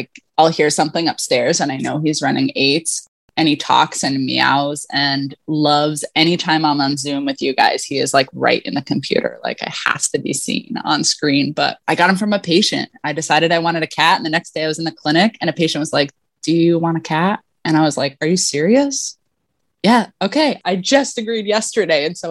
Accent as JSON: {"language": "English", "region": "New Jersey", "country": "United States", "said": "I was from New Jersey, went to school in Ithaca, New York."}